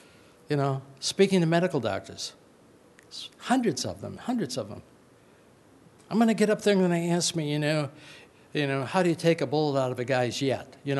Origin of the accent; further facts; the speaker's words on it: Los Angeles, California, United States; And growing up in Los Angeles and going to school in Hollywood, California, which is not necessarily the most godly place in the United States.